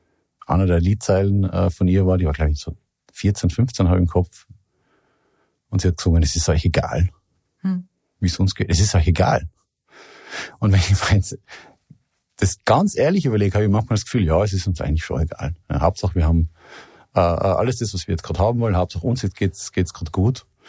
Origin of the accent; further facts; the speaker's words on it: Innsbruck, Tyrol, Austria; ich bin in Innsbruck in Tirol aufgewachsen und geboren.